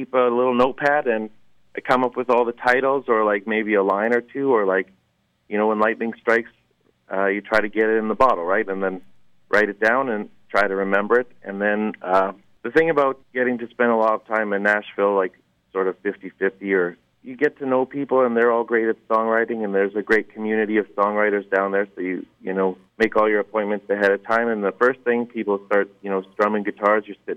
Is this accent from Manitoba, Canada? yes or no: yes; Manitoba, Canada; I grew up in Manitoba on the prairies in a tiny little farming town of about 300 people.